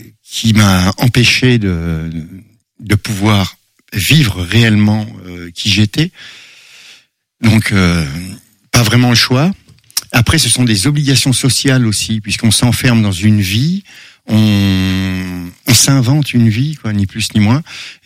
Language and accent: French; Verdun, Grand Est, France; now in Angers, France; Oui, Verdunoise exactement.